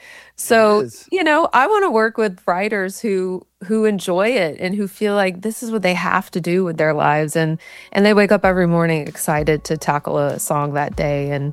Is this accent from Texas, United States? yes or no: yes; Texas, United States; now in Nashville, United States; Born and raised in Texas. Loved music, never wanted to perform or sing or write or anything. I discovered in college I wanted to be in the music business. So moved up to Nashville after graduation